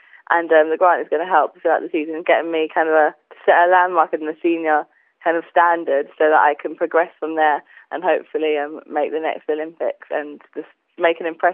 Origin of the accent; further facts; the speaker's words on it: Croydon, London, United Kingdom; I'm from Croydon in the Surrey area